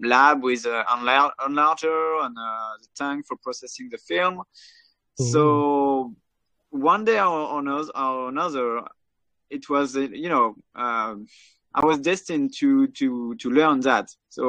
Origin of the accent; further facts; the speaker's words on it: Saint-Nazaire, Pays de la Loire, France; English is a second language; also born or lived in Paris; Saint-Nazaire is my hometown, and well, me and my wife, we wanted to leave Paris, and so we go. We are both from this area of France, from Brittany.